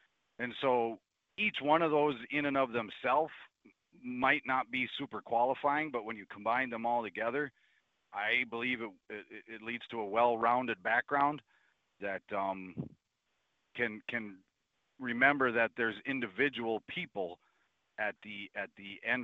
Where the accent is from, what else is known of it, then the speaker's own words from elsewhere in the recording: Upsala, Minnesota, United States; Well, so first of all, it's great to meet a fellow Central Minnesotan. As far as my upbringing goes, you know, Upsala, very similar to Albany